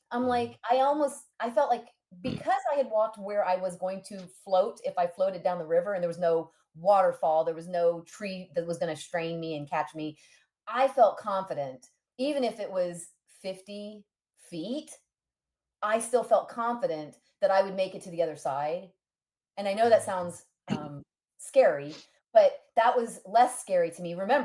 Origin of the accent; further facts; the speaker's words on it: Wheelock, Texas, United States; I grew up in Wheelock, Texas, which is kind of near Franklin, Texas, which is kind of near College Station, Texas.